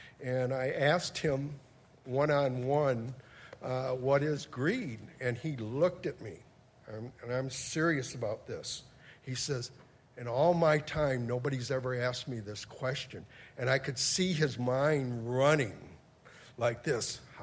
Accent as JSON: {"language": "English", "town": "Ann Arbor", "region": "Michigan", "country": "United States", "said": "I'm from Ann Arbor."}